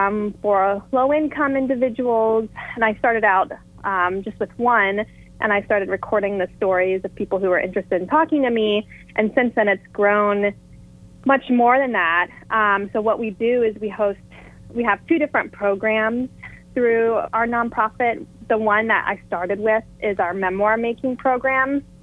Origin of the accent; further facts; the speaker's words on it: Cincinnati, Ohio, United States; I'm originally from Cincinnati, Ohio.